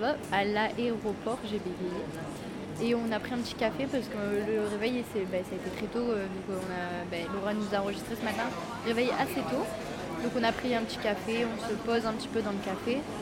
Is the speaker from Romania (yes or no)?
no; France; Machin, on lui dit qu'on est français.